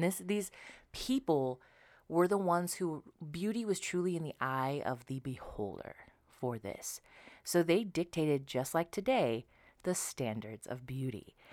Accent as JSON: {"language": "English", "region": "Idaho", "country": "United States", "tie": "born or raised there", "said": "I'm white presenting. I'm white. I grew up in Idaho, white."}